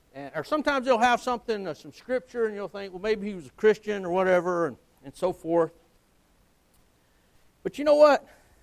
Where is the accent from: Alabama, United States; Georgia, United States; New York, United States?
Alabama, United States; You know, I have an advantage over most people, you know, because I'm from Alabama.